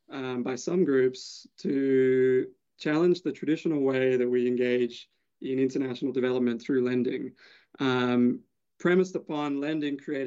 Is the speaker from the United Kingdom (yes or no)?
no; Australia; now in United States; I'm an Australian, right? I'm actually not from this country, and my background is more in international climate policy.